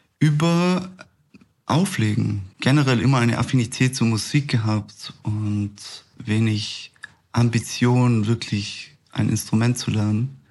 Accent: Tyrol, Austria; moved away as an adult; now in Vienna, Austria; ersten 18 Jahre, das muss ich kurz überlegen, fast 19 Jahre in Tirol verbracht, genau.

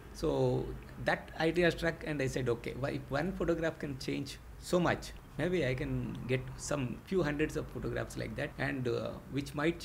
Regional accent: India; English is a second language; We are from India, and we have a very freedom, complete freedom

